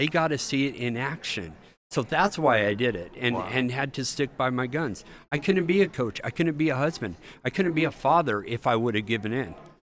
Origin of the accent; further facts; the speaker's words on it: United States; But as an American, I was outraged.